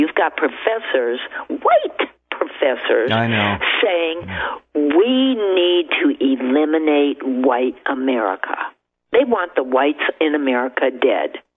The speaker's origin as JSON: {"language": "English", "region": "Illinois", "country": "United States", "tie": "born or raised there", "also_born_or_lived": "Ohio", "lives_now": "Tennessee, United States", "said": "I'll tell you, I was born and raised in Illinois, lived in Ohio for many years. I've lived all over the country."}